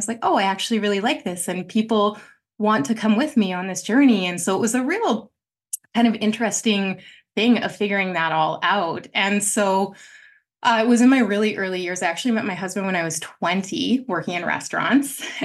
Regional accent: Stony Plain, Alberta, Canada; Ended up living in the country for a little while as I grew up in Stony Plain, for people listening in Stony Plain, spent some time on a farm, did all that kind of stuff.

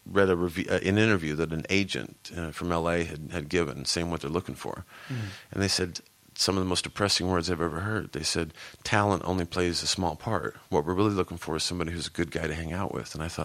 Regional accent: United Kingdom; I'm too... I'm British in that regard.

